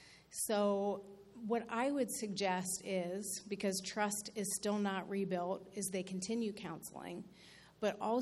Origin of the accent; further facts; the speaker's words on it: Columbus, Ohio, United States; now in Western New York, United States; I'm from Columbus, Ohio, and I've lived here in Western New York about 10 years.